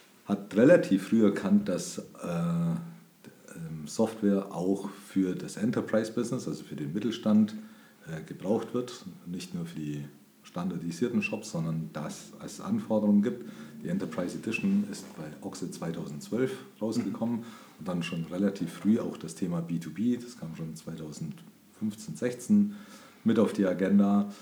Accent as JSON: {"language": "German", "town": "Memminger Berg", "region": "Bavaria", "country": "Germany", "tie": "born or raised there", "said": "Ich bin ja im Allgäu aufgewachsen, in Memminger Berg, also ganz in der Nähe von da, wo wir gerade sitzen."}